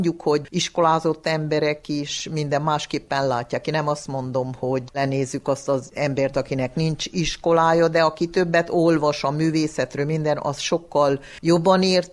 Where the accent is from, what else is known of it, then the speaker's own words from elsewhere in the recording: Corund, Harghita, Romania; Korondon Sárosvápába laktunk, amikor én 5-6 éves lehettem, 7 éves